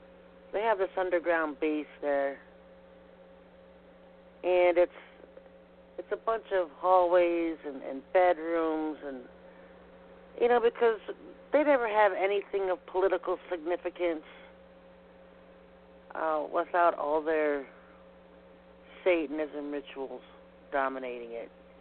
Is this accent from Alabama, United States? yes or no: no; Cleveland, Ohio, United States; Cleveland's my hometown. I grew up outside of Cleveland. I don't live too far from Cleveland now